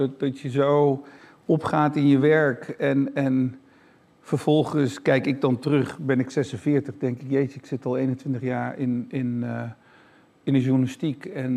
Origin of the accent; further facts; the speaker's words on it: Netherlands; Ja, ik kom uit Nederland en ik loop je stage.